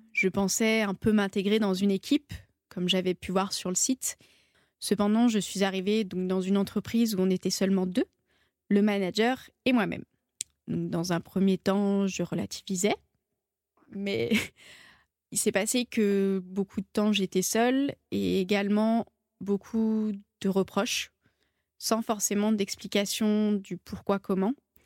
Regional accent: Saint-Étienne, Auvergne-Rhône-Alpes, France; Donc je suis stéphanoise, je viens de Saint-Étienne.

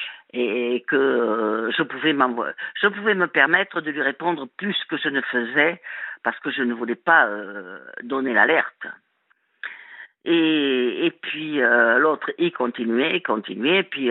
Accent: Toulouse, Occitanie, France; chez nous à Toulouse, on dit « ils te titillent ».

